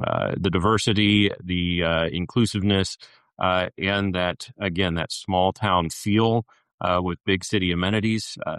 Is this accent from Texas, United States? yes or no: yes; Plano, Texas, United States; now in Pflugerville, United States; I am actually not from Pflugerville originally. I am a native Texan, though, originally from Plano, just north of Dallas. Made the move down here.